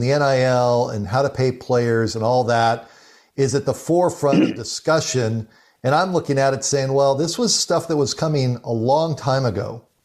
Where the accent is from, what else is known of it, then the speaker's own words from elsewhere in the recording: San Diego, California, United States; I grew up in San Diego, Brent Strom with Randy Jones, the lefty on the mound. This is me as a kid, okay?